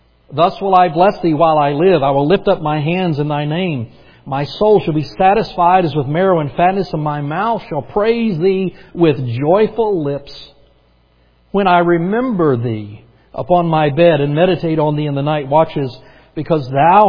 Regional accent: the South, United States; I grew up in the South. Most of you know

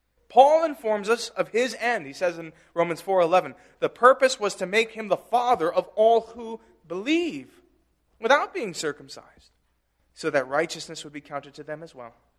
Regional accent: New York City, New York, United States; Now, this is personal for me because I grew up in New York City.

